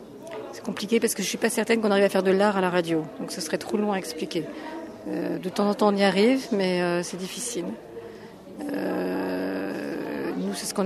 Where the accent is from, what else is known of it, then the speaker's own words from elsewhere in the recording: Paris, Île-de-France, France; Je viens de Paris.